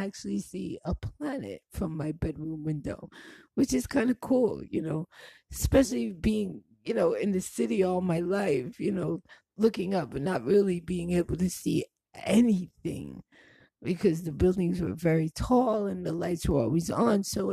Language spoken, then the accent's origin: English; Brooklyn, New York, United States; But you could take the Brooklyn out of the girl, but you can't take the girl out of Brooklyn.